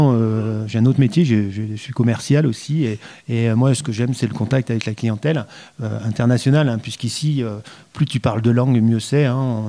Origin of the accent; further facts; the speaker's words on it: Chamonix, Auvergne-Rhône-Alpes, France; je suis depuis enfant né à Chamonix. Donc, ça a toujours été la montagne.